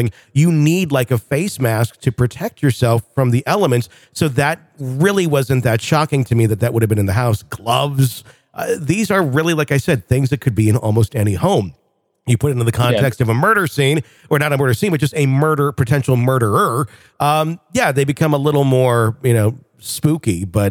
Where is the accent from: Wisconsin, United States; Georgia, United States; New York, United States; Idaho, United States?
Wisconsin, United States; I mean, I grew up in Wisconsin, so we both have similar type winters.